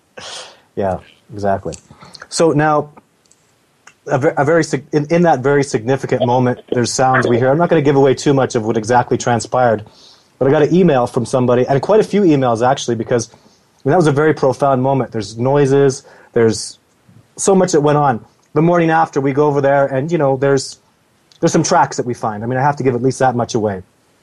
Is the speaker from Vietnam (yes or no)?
no; Canada; I'm Canadian, born and raised out here.